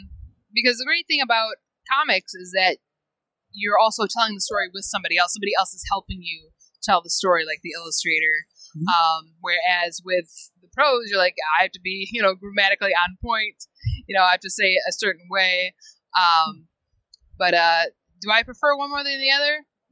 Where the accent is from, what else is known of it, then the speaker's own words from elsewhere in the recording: Michigan, United States; And it was during the ice storms that we had in the Midwest. I'm from Michigan.